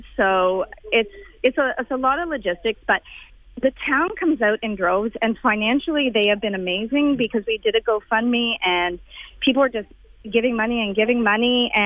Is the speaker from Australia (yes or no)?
no; Canada; I think that Canadians, we've really kind of stepped up and said, hey, we're Canadian and pay attention.